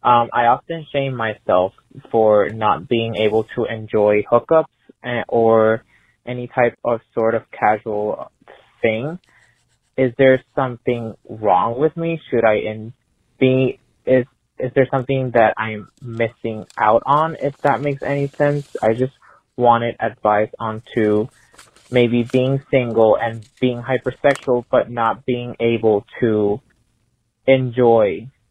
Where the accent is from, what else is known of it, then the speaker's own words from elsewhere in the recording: Puerto Rico; I am from Puerto Rico